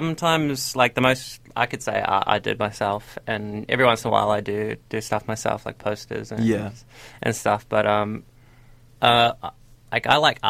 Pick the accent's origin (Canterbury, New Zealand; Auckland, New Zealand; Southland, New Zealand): Canterbury, New Zealand; Christchurch; Just like friends of mine that I grew up around and in Christchurch and stuff.